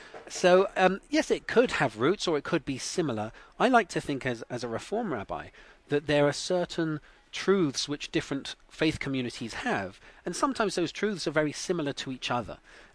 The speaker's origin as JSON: {"language": "English", "country": "United Kingdom", "said": "because I'm British, we often have different words."}